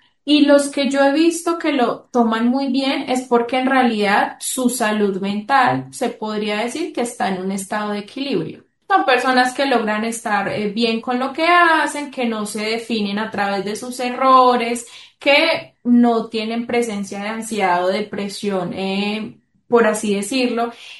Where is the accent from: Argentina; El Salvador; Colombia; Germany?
Colombia; Yo he visto que acá, de donde soy, de Colombia, hay músicos que lo usan.